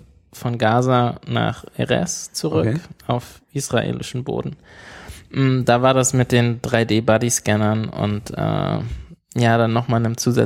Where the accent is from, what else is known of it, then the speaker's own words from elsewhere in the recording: Berlin, Germany; indem wir als Berliner von Prag aus nach Tel Aviv geflogen sind